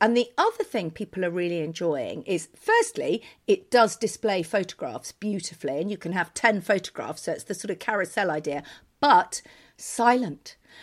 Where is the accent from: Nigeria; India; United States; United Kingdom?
United Kingdom; I'm not saying that we're scummy British people, but we don't have those bidets.